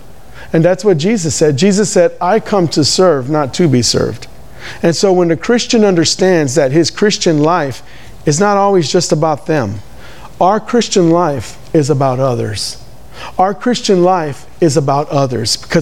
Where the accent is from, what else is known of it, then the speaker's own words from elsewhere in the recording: Houston, Texas, United States; I'm from Northside Houston. I know how it's like.